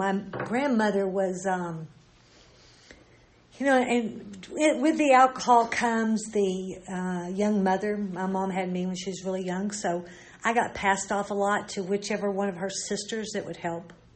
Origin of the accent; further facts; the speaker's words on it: Arkansas, United States; born there; I was born in Arkansas.